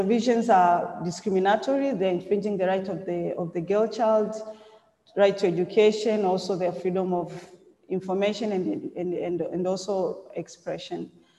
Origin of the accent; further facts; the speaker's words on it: Tanzania; As I've been introduced, I'm from Tanzania.